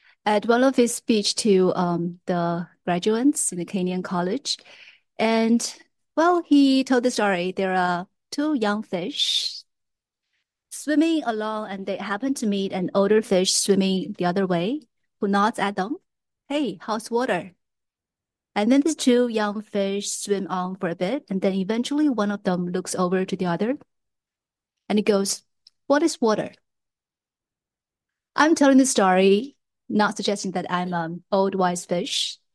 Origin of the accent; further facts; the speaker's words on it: China; moved away; also born or lived in Michigan, United States / Singapore; But I'm originally from China. I was brought up there and educated there. And then after that, I was educated and working in Michigan, the United States.